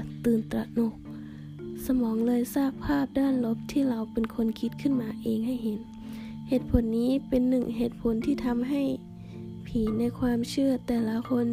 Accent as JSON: {"language": "Thai", "region": "Central Thailand", "country": "Thailand", "said": "ดิฉันเองเป็นคนภาคกลางก็จะมีความเชื่อเกี่ยวกับผีเทวดาสิ่งศักดิ์สิทธิ์ไม่เหมือนกับชาวอีสานภาคเหนือหรือภาคใต้"}